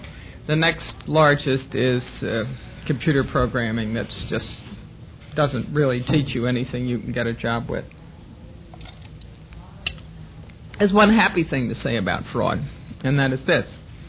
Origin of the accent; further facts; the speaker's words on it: Washington, District of Columbia, United States; Maybe I ought to start by saying I'm the daughter of a career civil servant. That's how come I grew up in Washington.